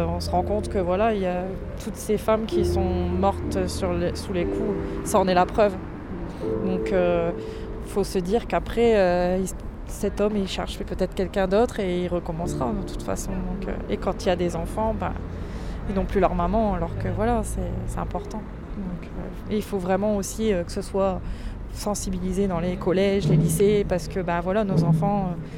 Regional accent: Hauts-de-France, France; je viens de la Somme, pour les soutenir justement

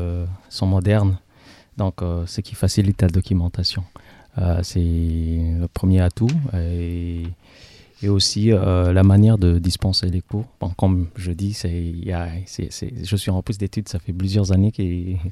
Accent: Bujumbura, Bujumbura Mairie, Burundi; now in France; Je viens de l'Afrique de l'Est, dans un pays qui s'appelle le Burundi, dans la capitale qui s'appelle Bujumbura.

